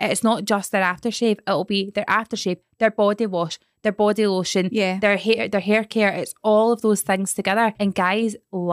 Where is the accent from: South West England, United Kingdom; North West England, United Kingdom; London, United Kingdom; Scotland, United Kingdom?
Scotland, United Kingdom; I'm from Scotland.